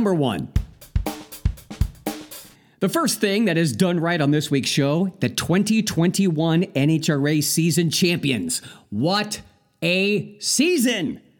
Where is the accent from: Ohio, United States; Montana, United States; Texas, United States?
Ohio, United States; I mean, I'm from Ohio, and I've been to all the other tracks, never Norwalk.